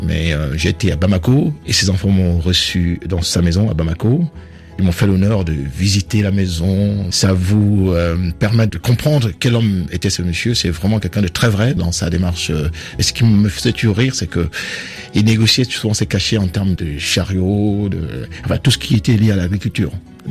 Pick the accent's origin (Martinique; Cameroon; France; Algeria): Cameroon